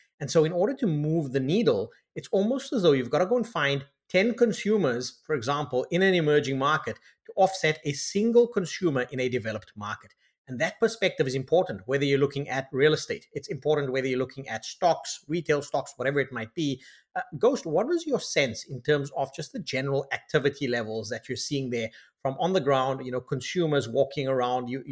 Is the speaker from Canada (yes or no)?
yes; Toronto, Ontario, Canada; I'll use my hometown at the moment, Toronto